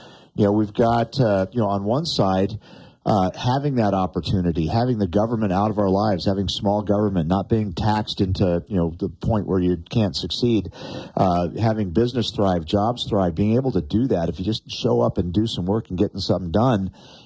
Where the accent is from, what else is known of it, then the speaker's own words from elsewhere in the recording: United States; I look at the opportunities that I had growing up, just from being an American